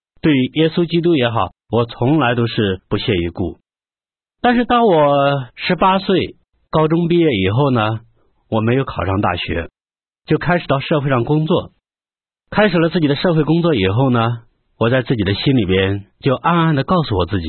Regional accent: China; 我也是出生在中国，用我们大家都很熟悉的一句话来说，就是生在新中国，长在红旗下

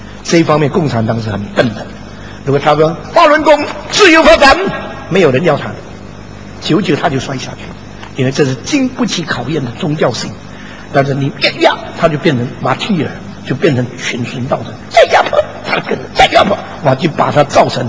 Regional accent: China; now in Indonesia; 我是中国人住在印尼

